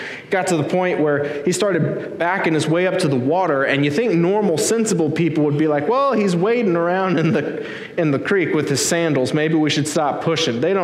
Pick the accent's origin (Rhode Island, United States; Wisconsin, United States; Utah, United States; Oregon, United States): Oregon, United States; Eugene; because I grew up in Eugene, or not grew up in Eugene, but I went to school in Eugene